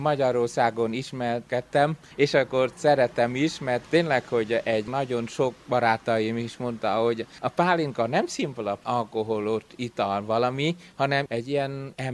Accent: Vietnam; Hungarian is a second language; moved away as an adult; now in Budapest, Hungary; Vietnámból jöttem, és Vietnámban születtem

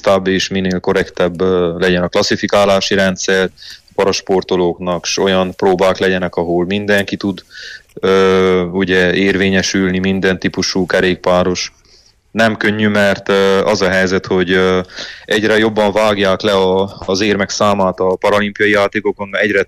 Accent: Romania; Azért azt kell tudni, hogy Romániából vagyok.

